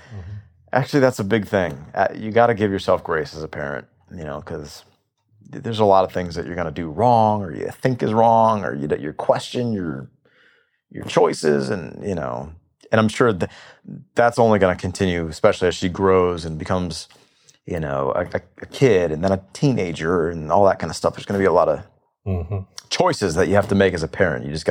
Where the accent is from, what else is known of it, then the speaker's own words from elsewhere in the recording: Atlanta, Georgia, United States; Biologically, and we grew up in Atlanta. We really didn't have any other family in the same town.